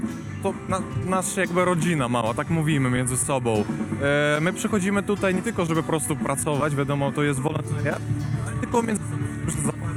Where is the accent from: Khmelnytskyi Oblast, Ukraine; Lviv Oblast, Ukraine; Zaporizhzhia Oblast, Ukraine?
Lviv Oblast, Ukraine; Polish is a second language; now in Poland; Ogólnie to pochodzę z innego kraju i język polski to jest mój drugi język.